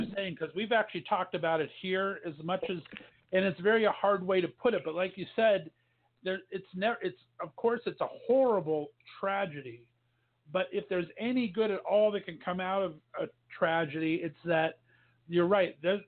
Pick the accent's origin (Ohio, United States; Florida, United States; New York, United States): Ohio, United States; Youngstown; I mean, in my hometown here of Youngstown, we had about 150 to 200 show up to our vigil